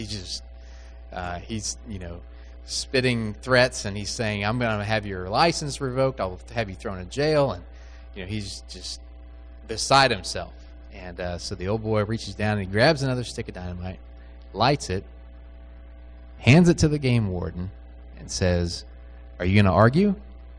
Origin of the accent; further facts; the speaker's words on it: Missouri, United States; I grew up in Missouri, and there was a fisherman on the banks of the Missouri River who could not fish to save his life.